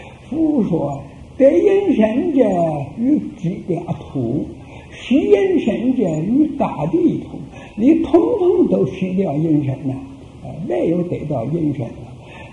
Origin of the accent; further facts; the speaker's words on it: China; 所以说除去我们中国人，无论哪里人都是贬低下贱的人